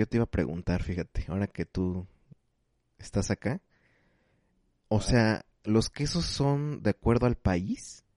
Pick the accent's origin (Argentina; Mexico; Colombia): Mexico; uno como mexicano